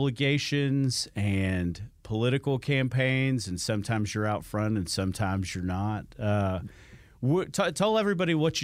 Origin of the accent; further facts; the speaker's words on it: Hawaii, United States; born there; I was born in Hawaii, so